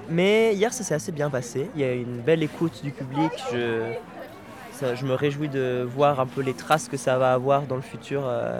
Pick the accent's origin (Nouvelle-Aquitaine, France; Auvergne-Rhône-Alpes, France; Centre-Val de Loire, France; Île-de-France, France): Nouvelle-Aquitaine, France; Bordeaux; now in Zurich, Switzerland; je suis interprète et chorégraphe basé à Zurich et je viens de Bordeaux à la base.